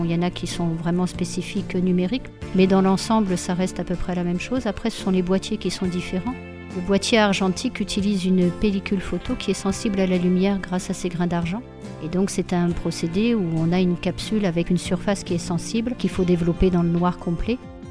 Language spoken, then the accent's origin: French; Cannes, Provence-Alpes-Côte d'Azur, France; now in Narbonne, France; Je suis à Narbonne depuis 1998. Je viens de Cannes